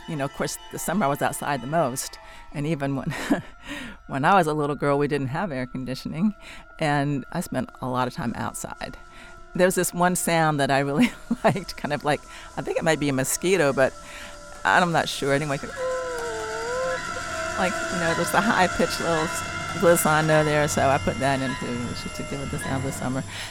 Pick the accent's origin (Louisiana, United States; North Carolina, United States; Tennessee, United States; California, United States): North Carolina, United States; I grew up in North Carolina on the coast, and of course we have those summer sounds too, like we have in South Carolina, and I was living in South Carolina